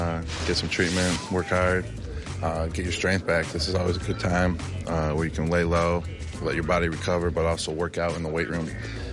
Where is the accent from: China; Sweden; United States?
United States; Buffalo, New York; I grew up in Buffalo, so I always watched the Buffalo Bills.